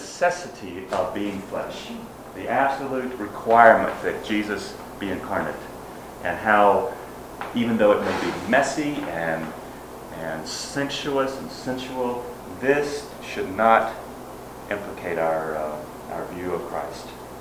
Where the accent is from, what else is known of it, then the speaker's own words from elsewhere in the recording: New York City, New York, United States; I'm from New York City.